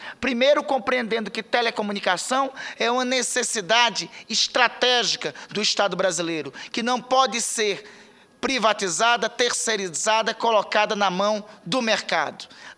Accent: Amapá, Brazil; lá no meu estado do Amapá seja de R$ 429,90, o mais caro do país

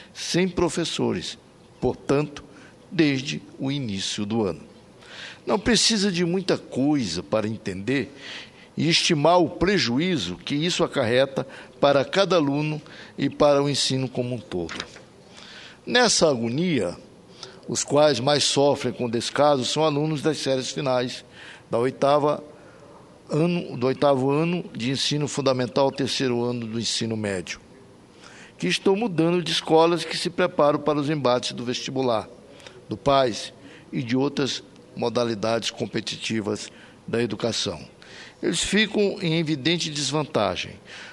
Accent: Amapá, Brazil; nossa universidade, objeto de extremo orgulho do povo da minha terra, do povo tucuju.

